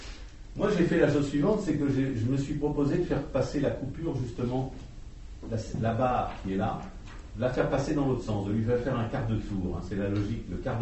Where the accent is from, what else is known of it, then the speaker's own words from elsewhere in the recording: United States; French is a second language; now in France; Cellulaire en anglais, je suis américain.